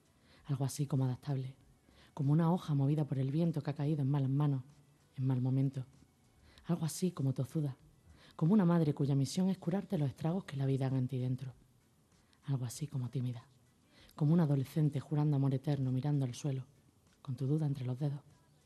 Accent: Granada, Andalusia, Spain; Yo de Granada.

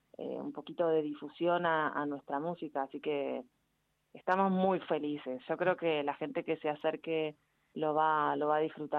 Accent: Argentina; es un orgullo para mí como argentina poder transmitirlo

